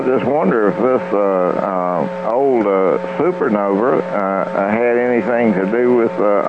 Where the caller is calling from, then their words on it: North Carolina, United States; Hi, Kevin. … in North Carolina.